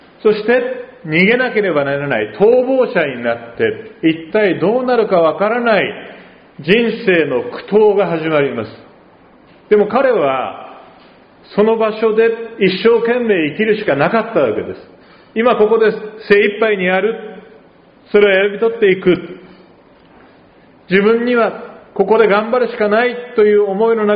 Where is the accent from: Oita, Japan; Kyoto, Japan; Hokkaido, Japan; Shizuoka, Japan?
Oita, Japan; also born or lived in Higashimurayama; 心の奥底で本当は育ったのは大分で